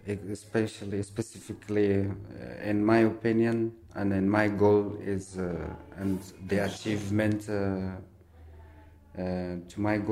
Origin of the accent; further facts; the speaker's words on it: Mazar-e-Sharif, Balkh, Afghanistan; now in Athens, Greece; from Mazar-e-Sharif, Afghanistan and almost 5.5 years in Aten.